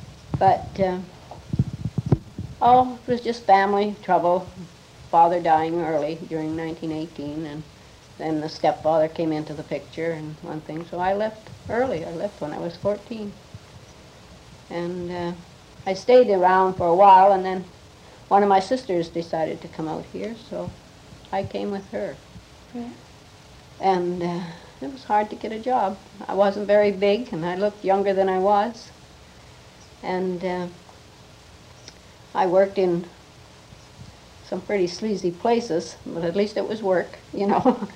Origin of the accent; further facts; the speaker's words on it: Regina, Saskatchewan, Canada; born there; now in Vancouver, Canada; I was born in Saskatchewan, in Regina, 1907, and came from a working family. We weren't well off, but we had a large family in those days.